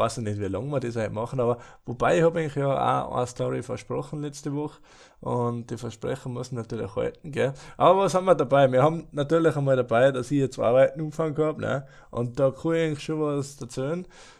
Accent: Wildschönau, Tyrol, Austria; ich bin aus der Wildschönau, für die, was noch nicht wissen, Wildschönau sagen wir

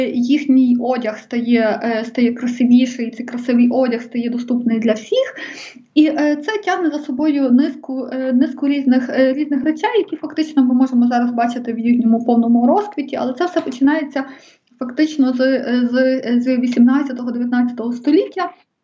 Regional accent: Galicia, Ukraine; Ми, як галичани, хотіли б себе бачити належно.

